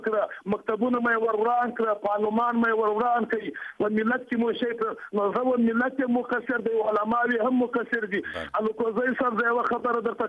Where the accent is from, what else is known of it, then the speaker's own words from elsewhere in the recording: Kandahar, Afghanistan; زه خپل د کندهار یم